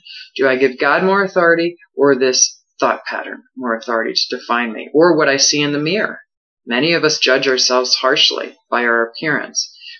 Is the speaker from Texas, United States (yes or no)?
no; New York, United States; and I was raised in Long Island, and so big hair was a big deal.